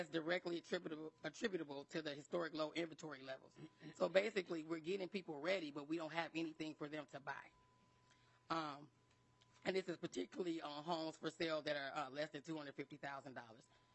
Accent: Gary, Indiana, United States; I'm originally from Gary, Indiana. I moved here in about 1992.

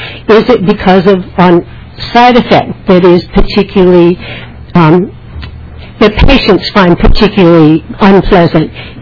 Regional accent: Maryland, United States; I'm from Maryland. I'm here in Minnesota for 3 days, and I'm spending money.

